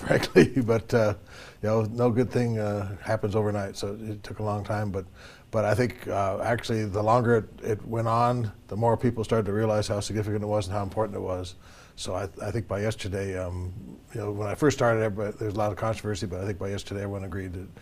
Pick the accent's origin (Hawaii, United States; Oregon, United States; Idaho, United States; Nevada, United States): Nevada, United States; Boulder City; But my family has known him forever. We're from Boulder City, and he was from Searchlight in Henderson.